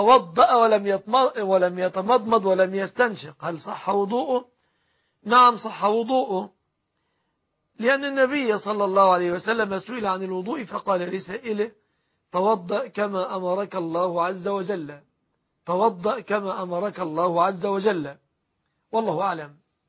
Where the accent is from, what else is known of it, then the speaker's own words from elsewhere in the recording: Egypt; بلادنا مصر